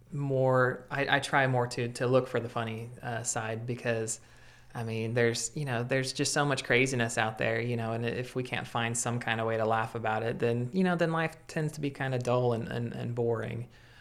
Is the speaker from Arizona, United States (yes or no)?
no; Arkansas, United States; I was thinking, because, you know, I'm from Arkansas, you know, I've been raised here, so I wanted to name my comic strip The Natural State.